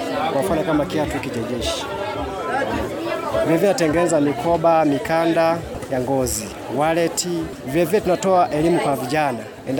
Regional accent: Bariadi, Simiyu, Tanzania; nimetokea mkoa wa Simiyu wilaya ya Bariadi. Ni mjasiriamali wa ngozi.

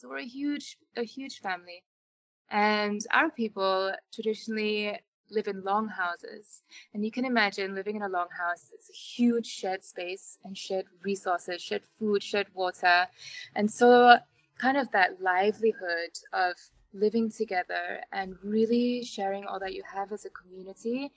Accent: Kuching, Sarawak, Malaysia; My generation, we are the first to be born outside of the rainforests. I grew up in Kuching, which is kind of a 1 hour flight plus another 1 hour flight away from the village.

